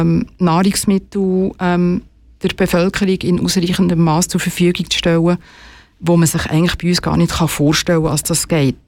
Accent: Switzerland; Man muss sich vorstellen, bei uns in der Schweiz, all die Geräte, die man sieht, wenn man ins Spital reinkommt

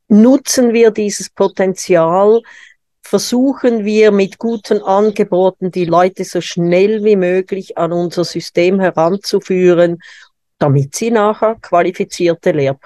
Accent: Zurich, Switzerland; ich komme aus der Stadt Zürich

